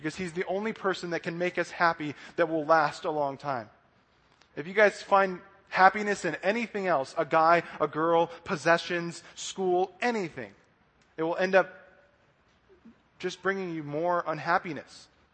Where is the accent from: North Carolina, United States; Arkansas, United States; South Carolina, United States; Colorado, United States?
Colorado, United States; Denver; Now he's going to be playing for the Broncos, which is good because I'm from Denver.